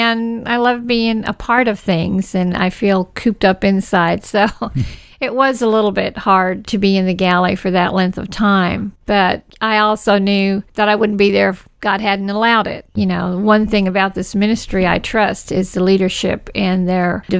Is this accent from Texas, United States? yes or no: yes; Houston, Texas, United States; Texas. Houston, Texas.